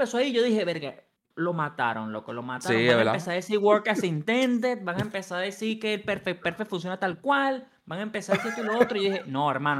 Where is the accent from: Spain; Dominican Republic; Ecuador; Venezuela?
Venezuela; yo soy el único venezolano aquí